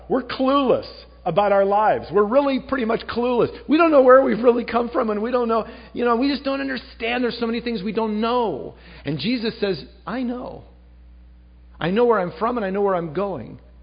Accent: Minnesota, United States; born there; if you ask me where I'm from, I'd say, "Well, I was born in Minnesota, I think."

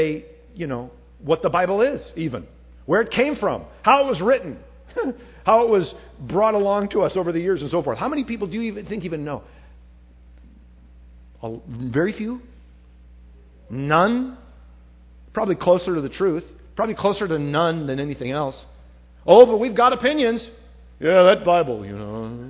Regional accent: Minnesota, United States; born there; if you ask me where I'm from, I'd say, "Well, I was born in Minnesota, I think."

